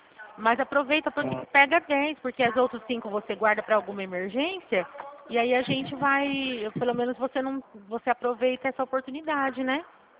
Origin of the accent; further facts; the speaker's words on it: Presidente Prudente, São Paulo, Brazil; Eu sou do estado de São Paulo, Regional Presidente